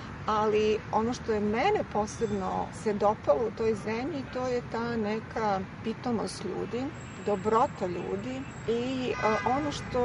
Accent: Serbia; ja sam rekla iz Srbije

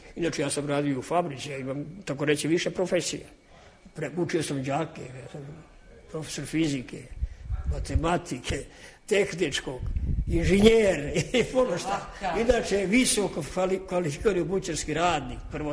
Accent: Rudare, Southern and Eastern Serbia, Serbia; born there; now in Belgrade, Serbia; dolazim iz Leštana, to je na granici Kaluđerica Leštana iz Beograda. Inače, rodao sam od Kuršumlije, tamo gde je Đavolja Varoš, selo Rudare. A u Beograd sam došao 1948. Inače imam 83 godine, još malo pa 84.

